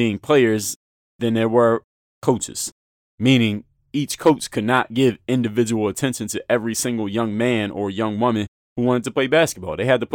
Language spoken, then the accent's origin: English; Philadelphia, Pennsylvania, United States; moved away as an adult; That's where I was born and raised. I moved out of Philadelphia at age 24. So born and raised in Philly.